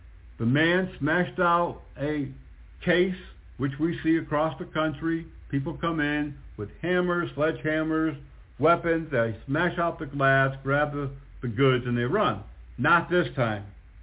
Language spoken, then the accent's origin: English; Connecticut, United States; by the way, that's my home state, and Hartford is the capital of Connecticut